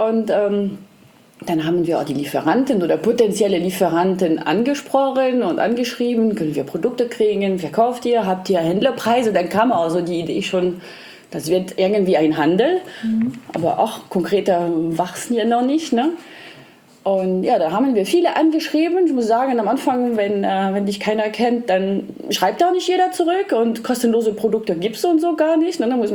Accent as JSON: {"language": "German", "town": "Lyon", "region": "Auvergne-Rhône-Alpes", "country": "France", "tie": "born or raised there", "second_language": "German", "said": "Ich bin aus Lyon, das ist die Hauptstadt der Gastronomie. Da esse ich schon seit meiner Kindheit eigentlich total gern alles Mögliche"}